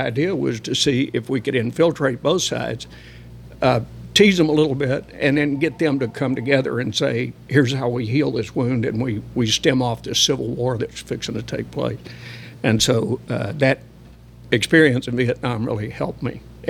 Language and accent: English; Texas, United States; And I said, pardon me, the minute I open my mouth, they're going to know I'm from Texas.